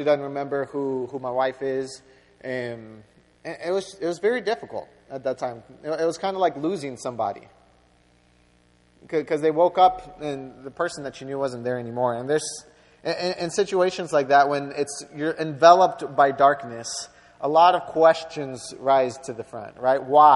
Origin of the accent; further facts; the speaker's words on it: New Orleans, Louisiana, United States; also born or lived in Argentina; I grew up in New Orleans mostly. From ages 8 to 18, I was in New Orleans. That's the city I consider my home city. If people ask me where I'm from, most of the time, that's what I'll say is New Orleans.